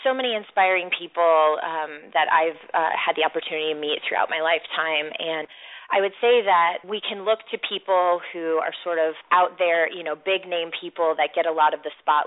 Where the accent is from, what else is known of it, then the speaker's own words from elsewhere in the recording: Midwest, United States; what about my community and growing up in the Midwest really stuck with me was really, again, being of service to my community.